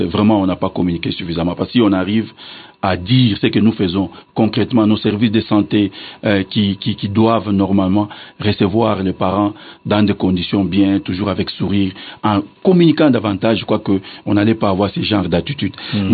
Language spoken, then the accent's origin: French; DR Congo; Le calendrier, chez nous, en RDC